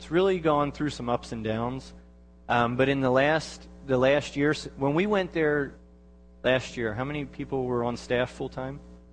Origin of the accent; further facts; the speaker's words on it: Saint Croix, U.S. Virgin Islands; When I was growing up in St. Croix, I was a part of that with my parents.